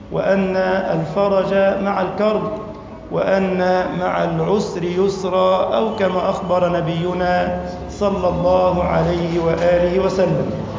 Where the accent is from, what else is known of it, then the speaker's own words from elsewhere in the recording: Egypt; اللهم اجعل بلدنا مصر أمناً أماناً سخاءً رخاءً